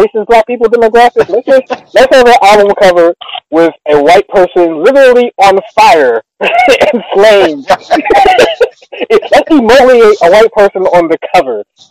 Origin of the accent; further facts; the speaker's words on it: Pittsburgh, Pennsylvania, United States; I grew up in Pittsburgh and around a lot of Italian people, cool with a lot of Italian people.